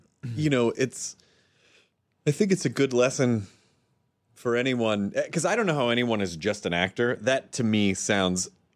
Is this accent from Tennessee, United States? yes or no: yes; Tennessee, United States; I'm from, you know, as I'm from Tennessee, so I've way done it in the past.